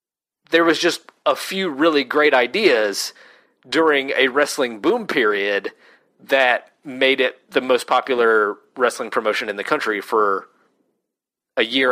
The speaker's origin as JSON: {"language": "English", "region": "the South", "country": "United States", "tie": "born or raised there", "said": "We grew up in the South."}